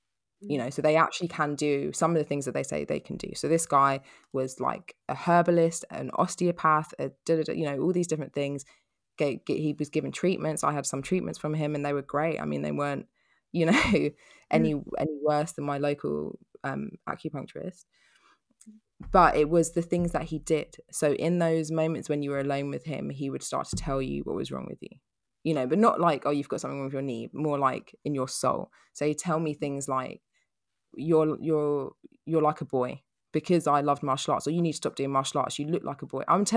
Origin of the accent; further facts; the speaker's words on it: Peckham, London, United Kingdom; I'm my mum's black, we're from Peckham, we had to behave.